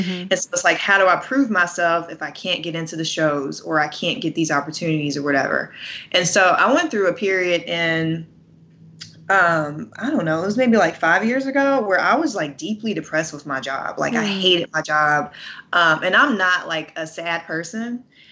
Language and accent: English; Atlanta, Georgia, United States; I'm from Atlanta, like went to school in Atlanta, all the way through college in Atlanta. I'm not leaving here.